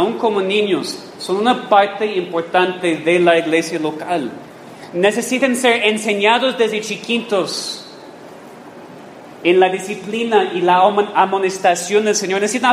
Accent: United States; Yo crecí en una iglesia en los Estados Unidos

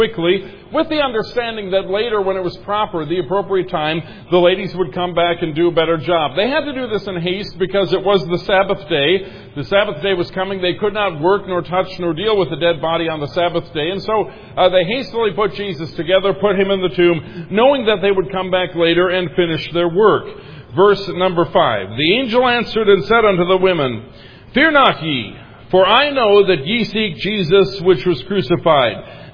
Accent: Minnesota, United States; I grew up in Minnesota and most of the time during Easter there was snow on the ground.

